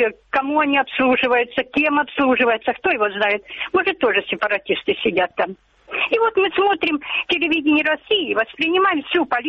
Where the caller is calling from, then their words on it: Luhansk Oblast, Ukraine; Это беспокоит вас в Луганской области, с Троицкого района.